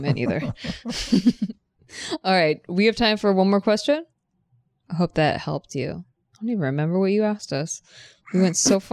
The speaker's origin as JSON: {"language": "English", "country": "Cuba", "said": "It's like he came in speaking Spanish from Mexico and I came in speaking Spanish from Cuba."}